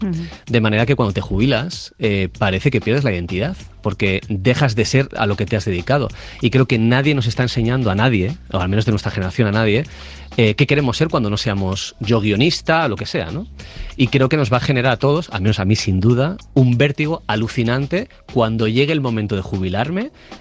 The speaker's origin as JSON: {"language": "Spanish", "region": "Basque Country", "country": "Spain", "said": "ni siquiera ha participado como buen vasco con plantillas, o sea, piso hacia adentro"}